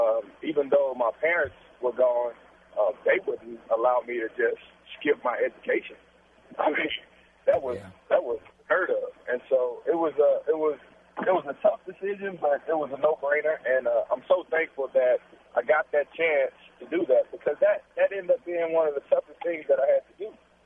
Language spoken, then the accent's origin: English; Monroe, Louisiana, United States; I'm from Monroe, Louisiana. I grew up playing basketball in my backyard in a dirt pile.